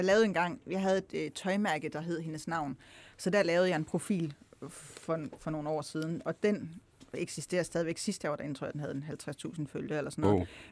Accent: North Denmark Region, Denmark; now in Kolding, Denmark; Jeg er født i opvokset i Nordjylland, Himmerland, helt opad.

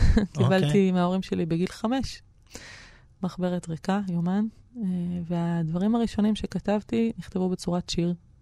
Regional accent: Jerusalem, Jerusalem District, Israel; born there; also born or lived in United States; אני ילידת ירושלים, 1978. עברתי עם הוריי, משפחתי יחסית, הרבה נדודים סביב עבודה של אבי, שצריכה ככה שהות בחול בארצות הברית, 4 שנים לא רצופות

